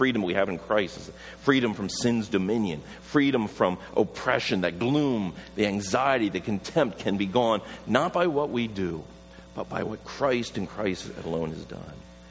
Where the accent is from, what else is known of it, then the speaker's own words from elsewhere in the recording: Pennsylvania, United States; Where I grew up in Pennsylvania, Lancaster County, surrounded by the Amish.